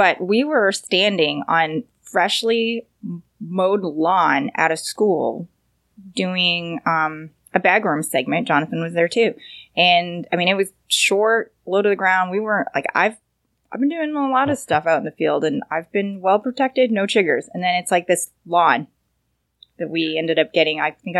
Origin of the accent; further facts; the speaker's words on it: Canada; So I grew up in Canada. I did not even know about chiggers until I went